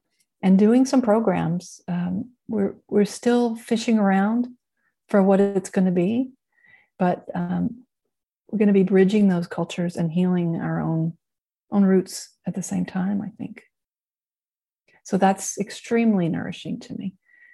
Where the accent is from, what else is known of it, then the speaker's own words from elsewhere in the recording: the South, United States; I'm from the United States South, where the terrible racist and slavery practices happened.